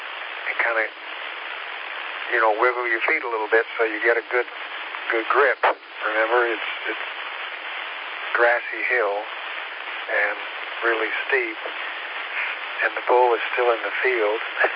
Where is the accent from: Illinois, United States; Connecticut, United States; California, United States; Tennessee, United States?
Tennessee, United States; I was raised in East Tennessee.